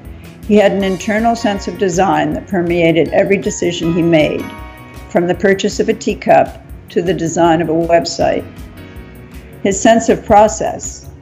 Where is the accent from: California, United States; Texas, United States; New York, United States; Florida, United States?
New York, United States; I am a WASP from Westchester County.